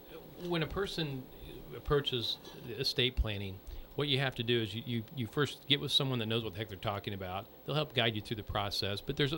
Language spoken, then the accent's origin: English; Indiana, United States; In the southern Indiana, we're wishy-washy.